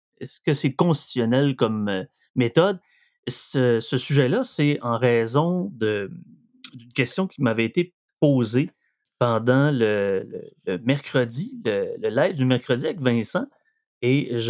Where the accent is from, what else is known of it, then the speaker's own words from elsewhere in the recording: Quebec, Canada; Je viens moi-même du Saguenay, je suis un régional, et j'adore les îles de la Madeleine.